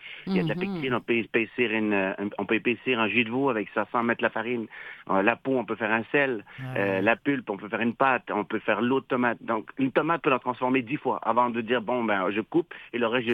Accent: Sherbrooke, Quebec, Canada; mais moi, j'ai grandi à Sherbrooke.

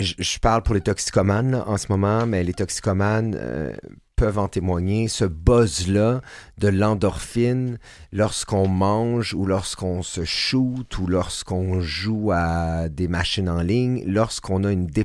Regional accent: Saint-Jean-sur-Richelieu, Quebec, Canada; À cette époque-là, je viens de Saint-Jean-sur-Richelieu, d'une famille de 3 garçons.

